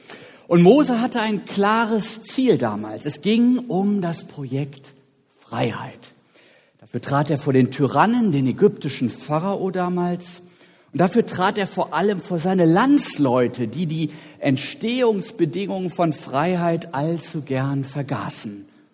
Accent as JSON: {"language": "German", "town": "Potsdam", "region": "Brandenburg", "country": "Germany", "said": "Ich hatte da in meinem Wohnviertel in meiner alten Heimat Potsdam reichlich Anschauungsmaterial, weil dort viele Ruheständler wohnten"}